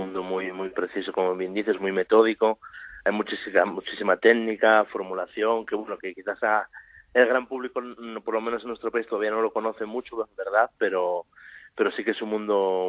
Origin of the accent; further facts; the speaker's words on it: Asturias, Spain; tenían una pastelería allí en mi pueblo, en Asturias.